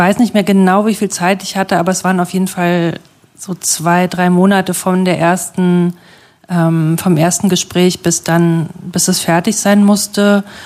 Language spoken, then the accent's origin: German; Bad Kreuznach, Rhineland-Palatinate, Germany; ich komme aus Bad Kreuznach, das ist in der Nähe vom Hunsrück